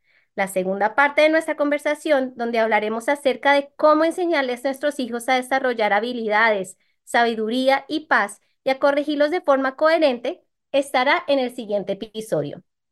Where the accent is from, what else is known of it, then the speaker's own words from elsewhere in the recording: Bogotá, Colombia; now in Iowa, United States; yo nací y crecí en Bogotá, Colombia. Y ahora vivo con mi esposo e hijos en Estados Unidos, en el estado de Iowa.